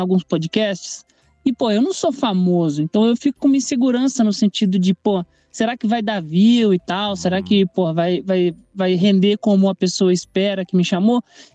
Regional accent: Juiz de Fora, Minas Gerais, Brazil; eu sempre meio que fui um alien na minha cidade, assim, eu sou de Juiz de Fora, Minas Gerais.

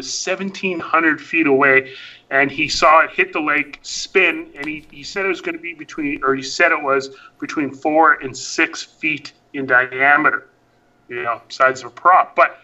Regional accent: Hay River, Northwest Territories, Canada; In fact, there's listening stations in my hometown of Hay River.

